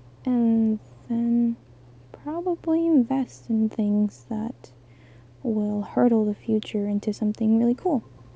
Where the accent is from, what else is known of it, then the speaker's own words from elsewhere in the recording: United States; 20 years old and I'm an American currently in college.